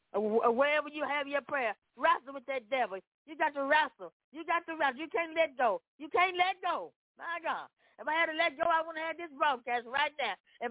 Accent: Memphis, Tennessee, United States; I'm from Memphis, Tennessee.

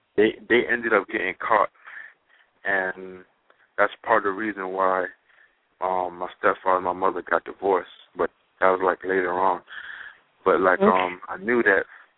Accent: Jamaica; when I grew up in Jamaica

